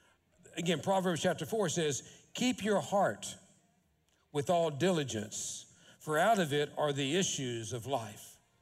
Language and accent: English; United States; And you're trying to be disturbed politely as an American